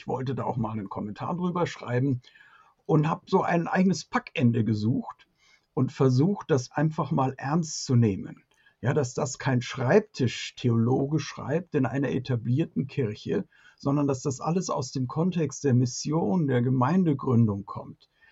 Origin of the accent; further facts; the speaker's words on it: Augsburg, Bavaria, Germany; Also, ich komme aus Augsburg. Und wenn es abends spät wird, ja, und nach einem Glas Wein, hört man das auch irgendwann.